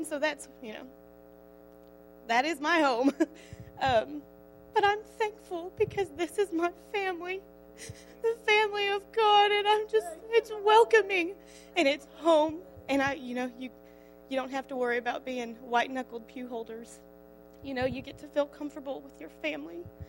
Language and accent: English; Dallas, Texas, United States; I grew up in Dallas. I left church and then I came back into Dallas and I just... You know, I have such a strong connection to Dallas.